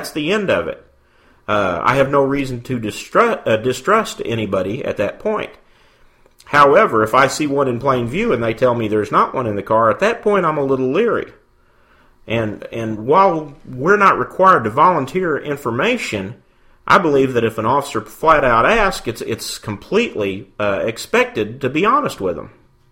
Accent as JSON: {"language": "English", "town": "St. Louis", "region": "Missouri", "country": "United States", "said": "I'm from the St. Louis area myself, among a few other places."}